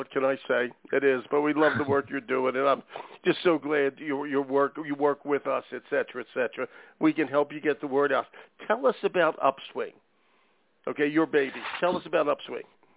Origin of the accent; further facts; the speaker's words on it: Philadelphia, Pennsylvania, United States; be they black kids from a lower socioeconomic neighborhood in my hometown, Philadelphia, okay?